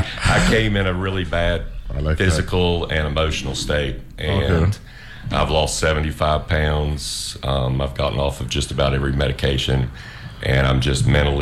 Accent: St. Albans, West Virginia, United States; A little small town in West Virginia, St. Albans, West Virginia.

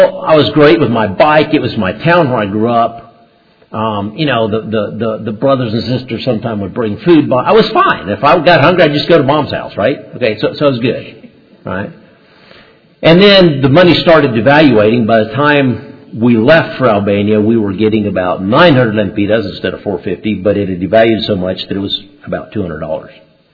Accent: Honduras; English is a second language; I grew up in Honduras, okay? And my parents were still living there at the time.

